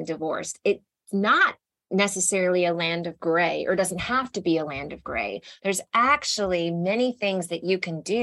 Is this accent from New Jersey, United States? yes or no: no; Texas, United States; You're the one from here. I'm from Texas.